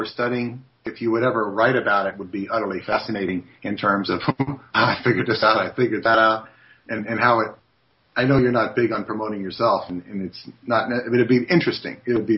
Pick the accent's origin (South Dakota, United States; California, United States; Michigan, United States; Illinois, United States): California, United States; It's a much more open society than it was when I grew up in California.